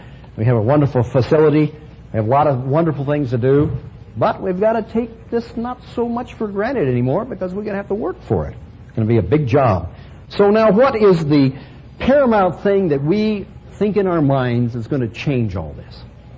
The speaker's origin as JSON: {"language": "English", "country": "United States", "said": "Sure, I like to be an American. I'm happy I'm an American."}